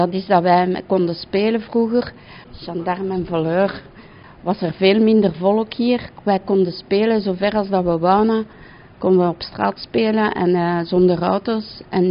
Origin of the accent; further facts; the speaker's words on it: Belgium; Ik ben gewoon Belg. Ik ben hier al geboren en getogen.